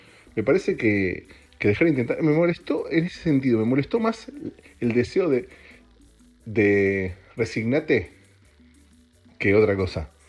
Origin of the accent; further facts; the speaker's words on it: Argentina; moved away; El podcast lo empecé cuando me mudé de Argentina acá y me encontré realmente solo.